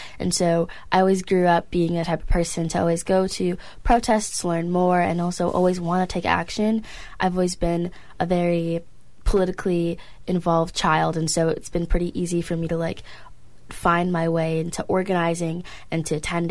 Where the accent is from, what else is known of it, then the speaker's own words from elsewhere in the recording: Midwest, United States; Yeah, so growing up in the Midwest, I always saw extreme snow conditions, and there is a pipeline being built a few hours away from my home.